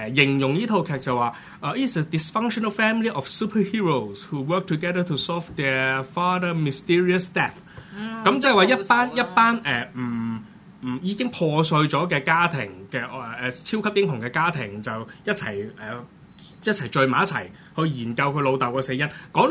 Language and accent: Cantonese; Hong Kong; 我哋香港人